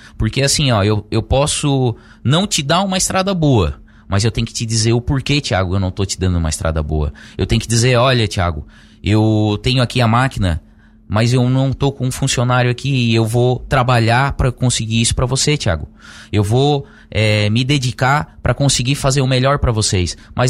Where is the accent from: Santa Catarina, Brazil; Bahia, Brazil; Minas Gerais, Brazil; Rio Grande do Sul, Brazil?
Santa Catarina, Brazil; Lauro Muller; eu sou de Lauro Miller, eu nasci aqui, então eu cresci aqui, tive que sair para estudar, mas eu moro aqui, eu tenho a minha família aqui